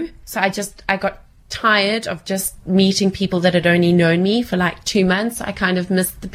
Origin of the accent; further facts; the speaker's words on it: Johannesburg, Gauteng, South Africa; moved away as an adult; now in London, United Kingdom; I'm 24 years old. I'm from Johannesburg. I moved to London on the 20th of January this year.